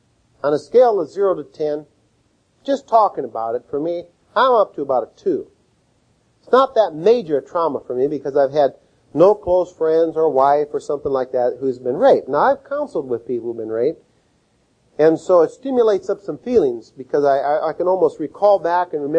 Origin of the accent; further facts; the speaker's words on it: Minnesota, United States; I was born and raised in Minnesota.